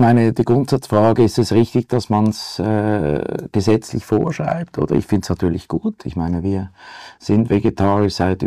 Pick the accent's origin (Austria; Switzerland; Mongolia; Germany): Switzerland; Zurich; Ja, ich bin Zürcher, Zürich aufgewachsen, geboren und ich kenne Zürich sehr, sehr gut.